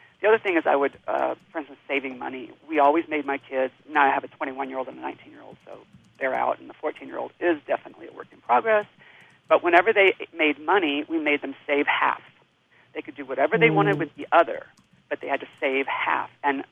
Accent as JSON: {"language": "English", "town": "Coronado", "region": "California", "country": "United States", "tie": "born or raised there", "said": "I was born and raised in Coronado."}